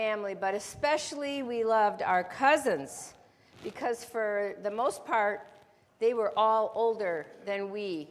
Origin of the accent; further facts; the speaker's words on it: Illinois, United States; So as I grew up in the Chicago suburbs, our extended family got together